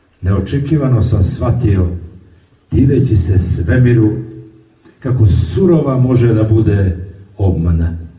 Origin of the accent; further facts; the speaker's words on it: Kolašin, Montenegro; evo ja u mom rodnom gradu sam u prilici da posle 22 objavljene knjige prvi put govorim pjesmu